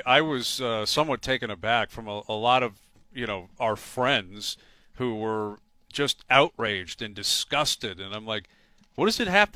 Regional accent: Canada; even as a Canadian

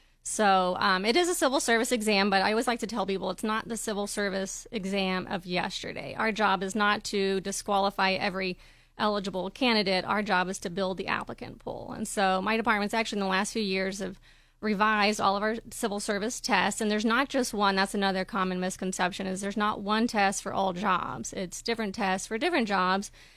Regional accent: Texas, United States; also born or lived in Akron, United States; I'm actually from a small West Texas town where I was born and raised, and then after college, I went to grad school at Akron

